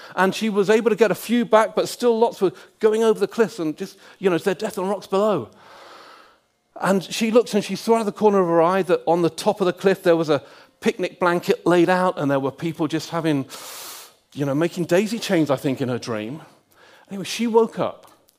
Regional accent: West Midlands, United Kingdom; it's great to be back in Warwickshire, and it's a county I've always loved, because growing up in Warwickshire between those ages, I was always a keen Warwickshire County.

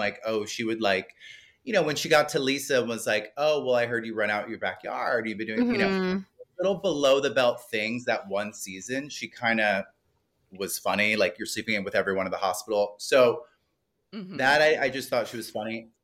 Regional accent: Miami, Florida, United States; I'm from Miami. I love it.

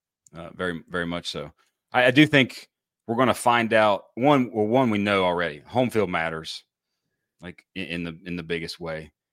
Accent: West Virginia, United States; I'm from West Virginia, and I grew up rooting for West Virginia, and I just happened to go to graduate school at UGA.

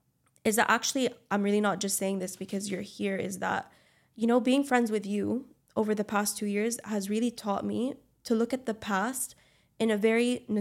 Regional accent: Dubai, United Arab Emirates; also born or lived in Los Angeles; like me growing up in Dubai

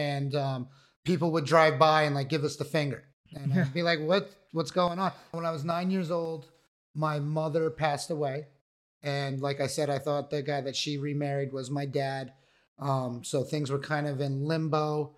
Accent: California, United States; So I grew up in California. I come from a family of addicts, some not, but mostly addicts.

